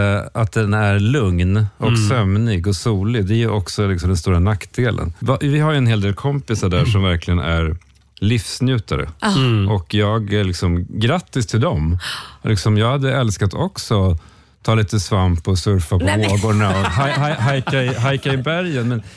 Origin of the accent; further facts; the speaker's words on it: Sweden; now in United States; när man är utlandssvensk så har man ju verkligen ansträngt sig för att det här ska vara ett trygg plats för barnen